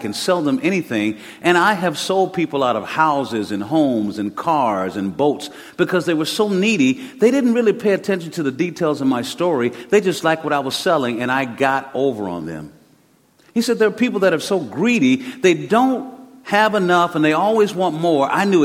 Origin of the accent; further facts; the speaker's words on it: Georgia, United States; also born or lived in Texas; My mother, we're from Georgia, but we ended up in Texas, and my mother was pregnant with me at 16 years old.